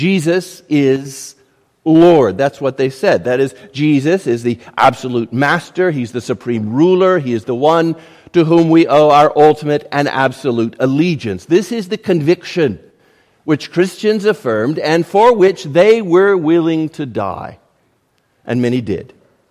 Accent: Florida, United States; I grew up in Florida, the Sunshine State.

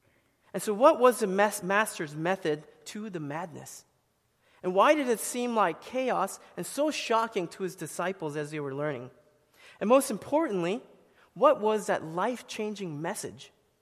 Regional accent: South Korea; now in Annandale, United States; when I was a kid growing up in South Korea

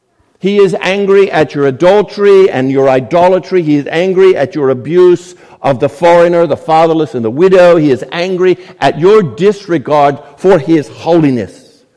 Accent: Tampa, Florida, United States; I grew up in Tampa, home of the 2021 Super Bowl champion Buccaneers of the NFL.

